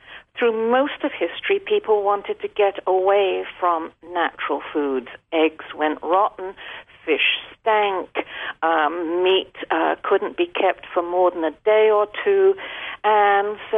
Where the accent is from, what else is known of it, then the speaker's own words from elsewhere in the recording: England, United Kingdom; When I was growing up in England in the 1950s